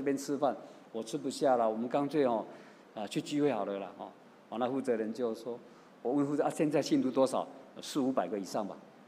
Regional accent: Taiwan; 他也不知道我从台湾来的

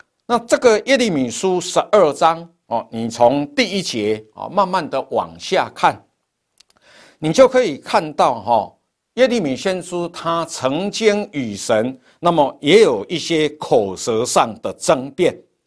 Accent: Taiwan; 我们台湾话比较传神

